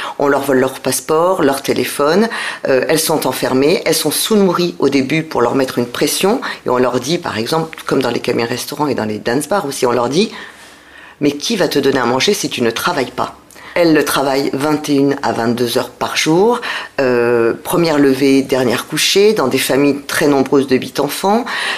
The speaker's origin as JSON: {"language": "French", "country": "France", "said": "Je suis une femme et je suis française."}